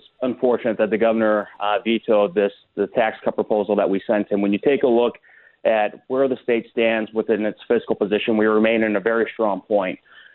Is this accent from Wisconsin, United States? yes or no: yes; Marinette, Wisconsin, United States; especially up in my hometown of Marinette, where I was raised